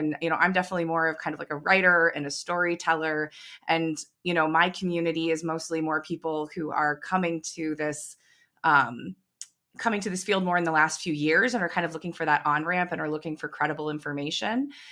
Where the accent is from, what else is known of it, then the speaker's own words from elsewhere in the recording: Ohio, United States; I came in from Ohio